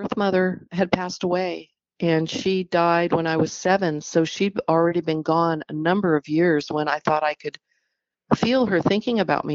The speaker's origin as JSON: {"language": "English", "region": "Alaska", "country": "United States", "tie": "born or raised there", "said": "So growing up in Alaska in the 70s, half breed"}